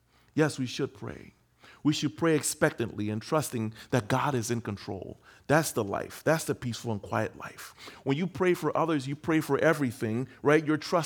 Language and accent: English; Liberia; When I was a boy, I grew up in West Africa, Liberia, West Africa. I'm born there.